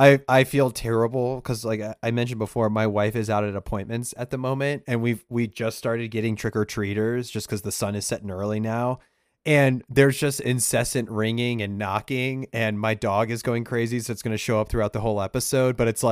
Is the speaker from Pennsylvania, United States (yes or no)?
no; Baltimore, Maryland, United States; I'm from Baltimore, Maryland, so go Orioles.